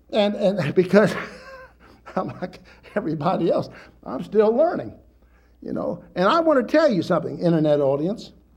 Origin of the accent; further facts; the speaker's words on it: Midwest, United States; I mean, I'm from the Midwest.